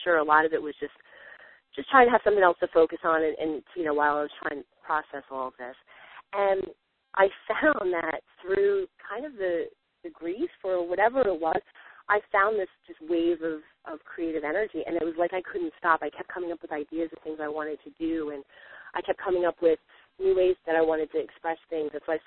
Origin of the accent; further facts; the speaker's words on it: New Jersey, United States; For me, I'm from Jersey, so my hands start going when we start talking.